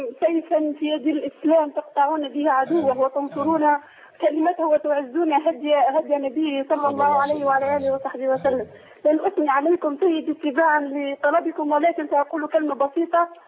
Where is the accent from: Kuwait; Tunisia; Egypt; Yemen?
Tunisia; من تونس مفتوح لكل علماء الأمة